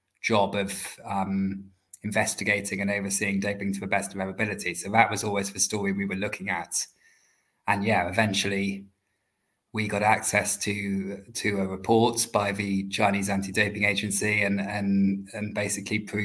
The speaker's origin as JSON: {"language": "English", "region": "England", "country": "United Kingdom", "accent": "English", "lives_now": "Berlin, Germany", "said": "I'm a English journalist, you can tell by my accent, but I work in Berlin in Germany"}